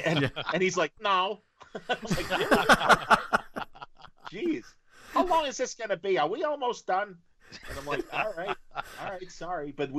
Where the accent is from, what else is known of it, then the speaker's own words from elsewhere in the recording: Chicago, Illinois, United States; I'm like, I'm from Chicago. You're not impressing me.